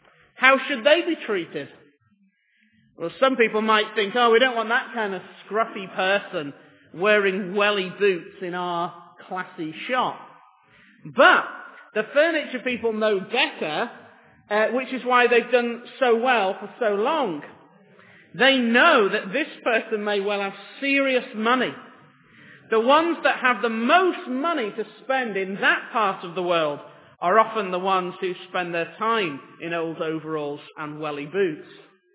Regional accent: North West England, United Kingdom; In the village where I grew up in Lancashire, there's a large high-quality furniture store.

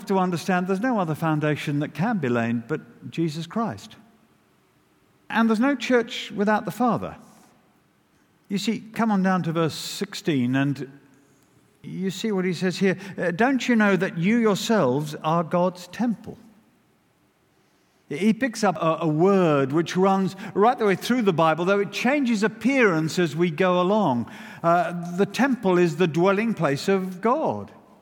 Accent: United Kingdom; Now, we're British. We know you're not meant to divide over personalities, so we don't.

